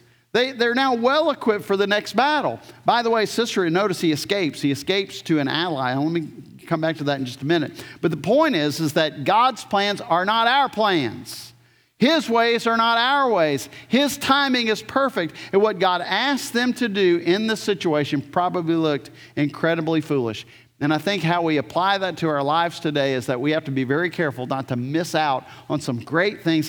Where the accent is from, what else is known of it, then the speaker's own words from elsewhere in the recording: New Orleans, Louisiana, United States; because I'm from New Orleans, I want to say Abair there, just to let you know.